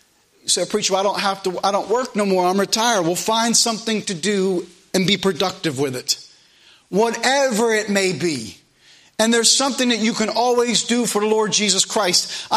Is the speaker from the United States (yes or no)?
yes; United States; They saw that I was American.